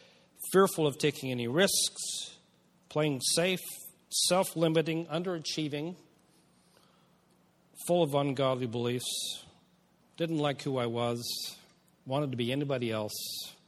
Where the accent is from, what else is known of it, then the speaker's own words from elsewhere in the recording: United Kingdom; And we're British. We don't do that.